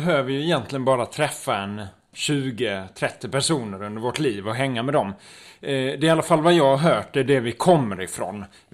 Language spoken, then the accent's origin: Swedish; Abbekås, Skåne, Sweden; Som hemma i Abbekås och Skivarp. Jag är glad att jag föddes 50 år efter det sista stora slagsmålet.